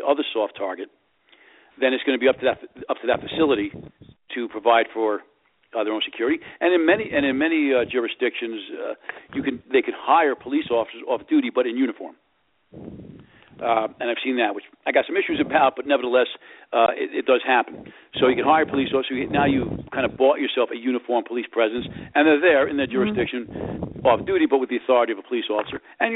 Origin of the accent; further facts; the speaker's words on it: New York, United States; I grew up in New York like you did.